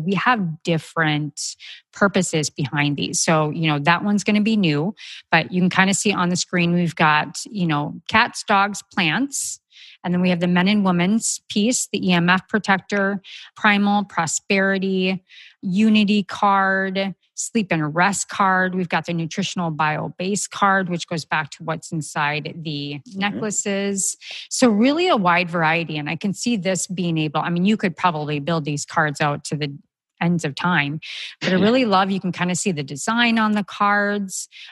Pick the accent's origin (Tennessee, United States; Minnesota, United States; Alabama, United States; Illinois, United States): Minnesota, United States; I'm so Minnesotan.